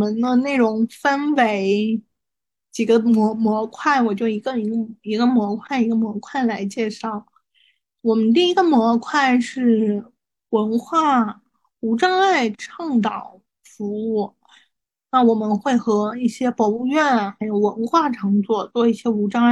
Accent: Changsha, Hunan, China; 比如说我老家长沙。

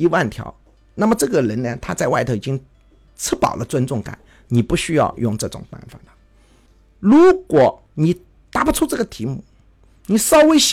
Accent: China

